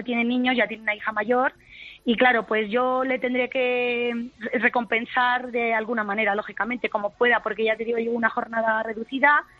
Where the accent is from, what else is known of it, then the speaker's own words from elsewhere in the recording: Villarrobledo, Castilla-La Mancha, Spain; now in Albacete, Spain; Pues yo soy de Villarrobledo, en Albacete. Ajá. Ya llevo 10 años por cuestiones de trabajo viviendo en Albacete.